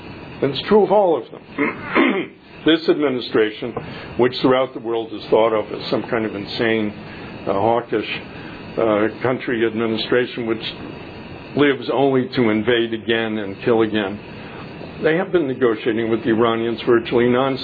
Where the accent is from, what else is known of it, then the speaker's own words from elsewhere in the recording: Los Angeles, California, United States; I think I'm from Los Angeles originally. I'm a Hollywood kid, I think, in terms of movies.